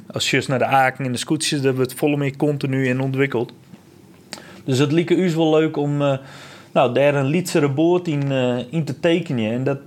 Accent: Grou, Friesland, Netherlands; Ik kom zelf uit Grauw.

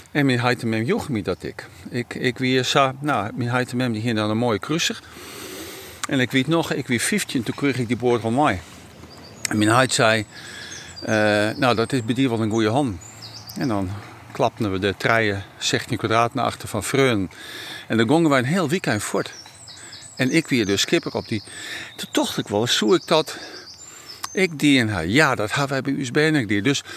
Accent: Sneek, Friesland, Netherlands; Ik kom echt uit de Griffemeerde Laag. Dat wie in Snits toen nog heel sterk.

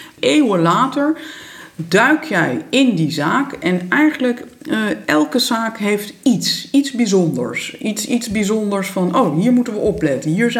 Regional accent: West Netherlands, Netherlands; Ik ben opgegroeid in het Westen. Maar we gingen natuurlijk heel vaak naar Friesland.

